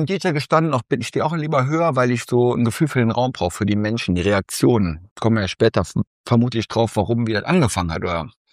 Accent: Saarland, Germany; born there; moved away as an adult; now in Cologne, Germany; Ich bin ja gebürtiger Saarländer, Trein- und Seelendorf, französisch-luxemburgische Grenze, also irgendwo wirklich im Nirgendwo. Und dann mit 35 Ehe, sage ich mal, gescheitert und dann nach Köln gekommen

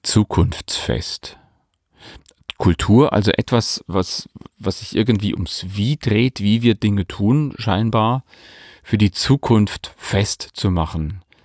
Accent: Bavaria, Germany; in der Position des Intendanten und Geschäftsführer der Landestheater Oberpfalz GmbH, also in meiner Heimat.

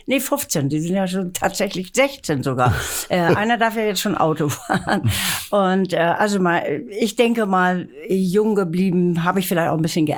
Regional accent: Lübeck, Schleswig-Holstein, Germany; ich bin in Lübeck aufgewachsen

